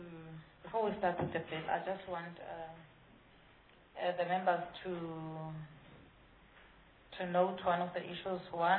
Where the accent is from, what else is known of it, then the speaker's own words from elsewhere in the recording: South Africa; as a South African